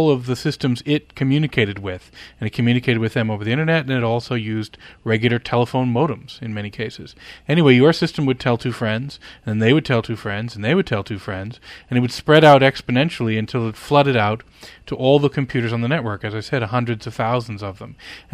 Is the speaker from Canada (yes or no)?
yes; Canada; Well, I grew up in Canada, and Canada had not been connected to the internet as much as the U.S.